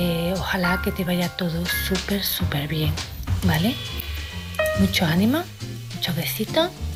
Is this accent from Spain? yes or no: yes; Córdoba, Andalusia, Spain; de Córdoba